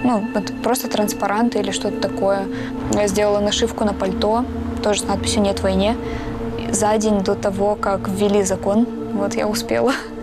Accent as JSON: {"language": "Russian", "country": "Russia", "said": "что я россиянка, я живу здесь"}